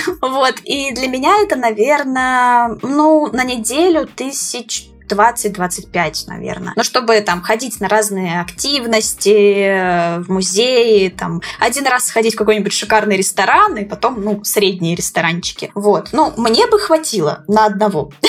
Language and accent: Russian; Moscow, Russia; А мы, москвичи, вообще очень ценим близость к паркам